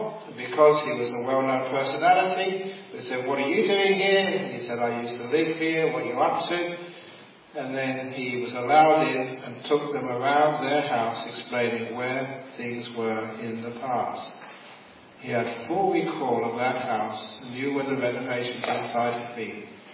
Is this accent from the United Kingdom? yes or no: yes; London, United Kingdom; now in Australia; I grew up in West London. I was born just in West London, spent a lot of time in the Western London suburb of Shepherd's Bush. So when I came to Australia